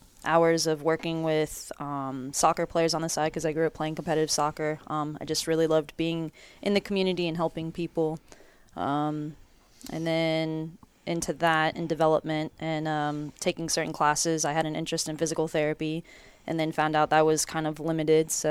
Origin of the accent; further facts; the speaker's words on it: Dade City, Florida, United States; Well, in growing up in Dade City, I had to pretty much entertain myself because there's not a lot going on out there.